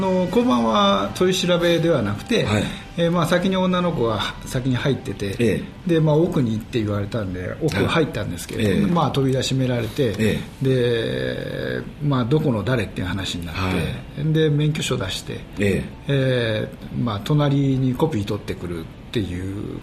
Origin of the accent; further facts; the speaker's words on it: Kobe, Hyogo, Japan; 私はあの神戸出身だから、子供の頃から